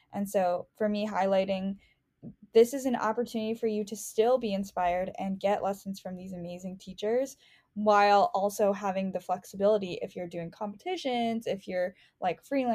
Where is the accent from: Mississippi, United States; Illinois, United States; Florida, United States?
Illinois, United States; Chicago; That's amazing. I grew up in Rogers Park.